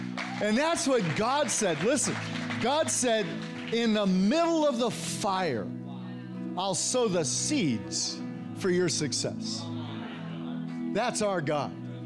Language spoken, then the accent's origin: English; Santa Cruz, California, United States; I grew up in Santa Cruz, and so we used to go hiking in a tree called a lodgepole pine.